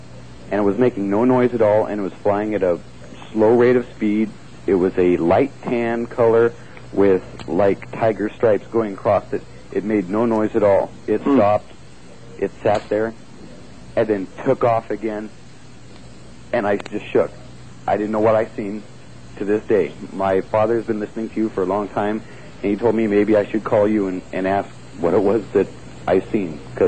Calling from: Redding, California, United States

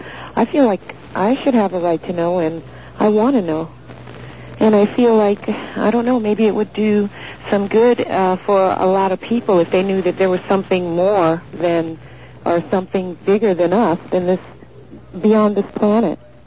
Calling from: Santa Ana, California, United States; Santa Ana, California.

